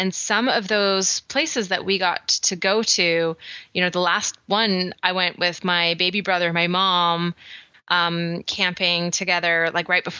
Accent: Canada; I'm so Canadian / British descent.

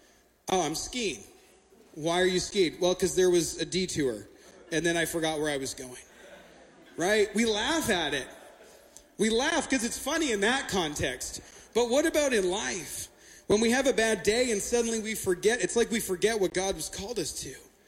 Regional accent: Canada; now in United States; I'm Canadian. If you've ever been in my office, I have a large Canadian flag. But I am proudly living in this nation, proudly married to an American

